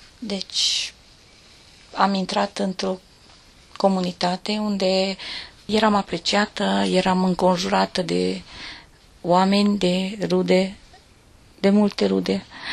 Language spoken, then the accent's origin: Romanian; Berghia, Mureș County, Romania; Am 46 de ani, sunt din Berghia, județul Mureș, lângă 10 km de Târgu Mureș.